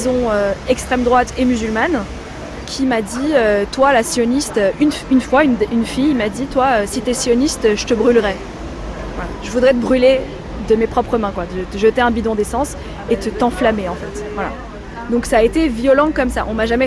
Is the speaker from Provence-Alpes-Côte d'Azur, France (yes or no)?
no; Paris, Île-de-France, France; now in Israel; Je suis née à Paris, j'ai vécu toute ma vie à Paris, mes parents payent des impôts en France depuis 1980.